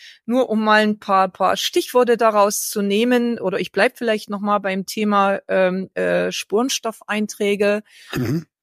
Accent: East Germany, Germany; Ich komme ja hier aus Ostdeutschland

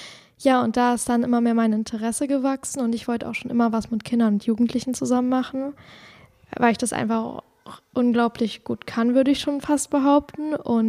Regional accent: Berlin, Germany; ich bin 20, bin in Zehlendorf aufgewachsen

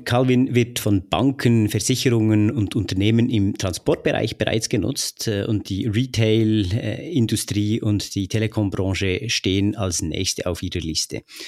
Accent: Bern, Switzerland; accent: Bernese; Ihr hört ja sehr wahrscheinlich alle meinen Akzent raus als echter Berner.

